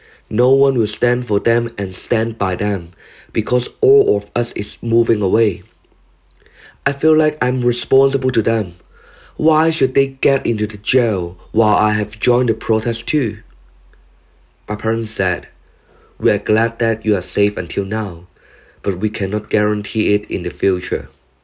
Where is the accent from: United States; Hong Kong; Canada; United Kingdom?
Hong Kong; I still can tell I come from Hong Kong, and I'm proud to be a Hong Konger.